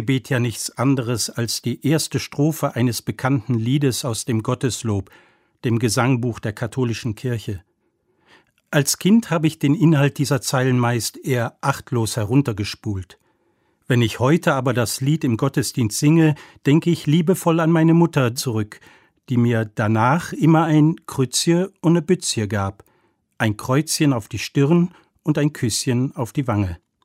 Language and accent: German; Rhineland, Germany; Gebürtig stamme ich aus dem Rheinland. Mit 5 Geschwistern bin ich groß geworden und von meinen Eltern kölsch-katholisch erzogen worden.